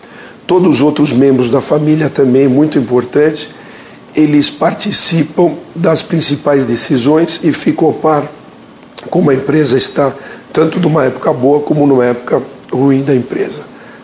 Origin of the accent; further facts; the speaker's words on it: Brazil; Para nós, como brasileiros, nós ficamos muito gratos para essa indicação.